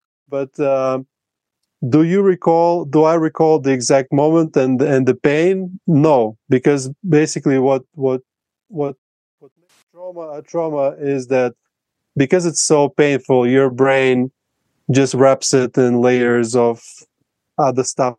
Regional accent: Latvia; first language Russian; English is a second language; when my native language is Russian, so in Latvia we speak both Russian and Latvian

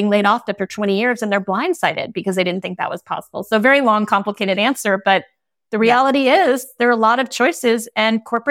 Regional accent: East Coast, United States; I remember in the 80s, I grew up on the East Coast.

